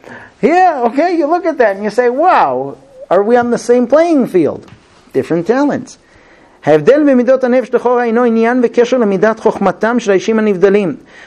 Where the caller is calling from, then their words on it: Israel; I call, I get the secretary, I say, look, I'm calling from Israel, I'd like to talk to this doctor.